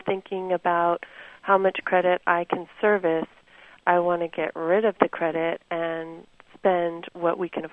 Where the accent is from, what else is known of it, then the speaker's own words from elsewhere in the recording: United States; I've always kind of prided myself as an American when I was living overseas